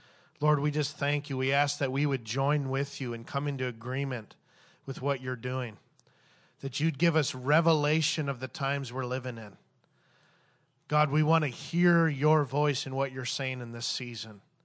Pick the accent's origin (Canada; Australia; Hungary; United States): Canada; It was a little cold, but, you know, I'm a Canadian, so it didn't bother me